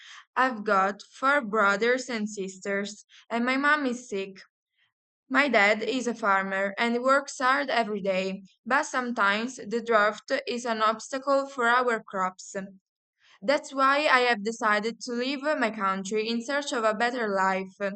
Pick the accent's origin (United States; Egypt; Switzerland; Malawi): Malawi; Central Region; I'm from Malawi. I lived in a village near the capital city, Lilongwe.